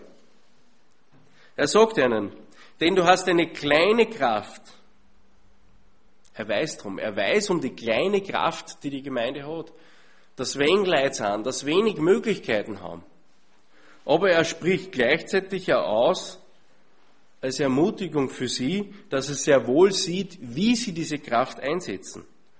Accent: Austria; Und das müssen wir uns als Österreicher mal auf der Zunge zergehen lassen.

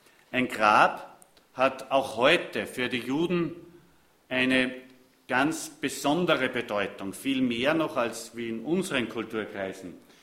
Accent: Thalheim, Germany; so ein Beinkammer hat es in meiner Kindheit auch in Thalheim gegeben, da konnte man sogar rein als Kinder.

